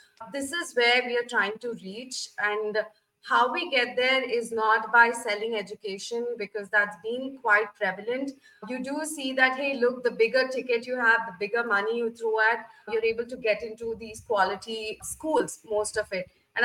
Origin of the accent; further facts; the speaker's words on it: India; emerging economies from my home country, India.